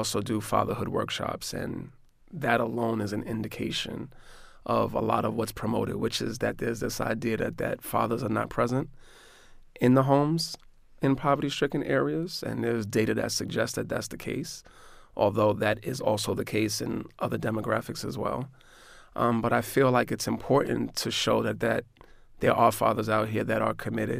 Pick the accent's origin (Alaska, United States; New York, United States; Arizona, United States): New York, United States; Even though I'm from New York, I was a troubled student and got in a lot of trouble in school as well.